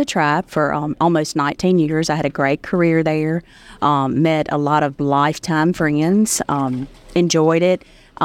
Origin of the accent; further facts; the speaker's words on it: United States; And actually, I'm from Knoxville County and lived there. Grew up there.